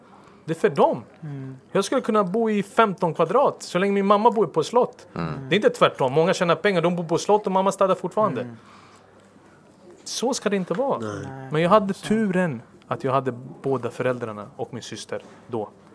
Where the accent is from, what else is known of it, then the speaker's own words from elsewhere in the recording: Stockholm, Stockholm County, Sweden; Jag kom från Husby, Kista och nu tränar jag Rinkeby United. Och de har tagit hand om mig som att jag faktiskt växt upp där.